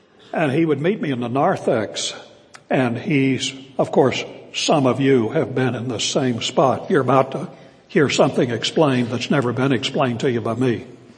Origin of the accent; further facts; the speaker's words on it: West Virginia, United States; I grew up with that very mentality. I grew up in West Virginia. And I grew up in an atmosphere in my first 7 years in Poca Baptist Church, that great metropolis in southern West Virginia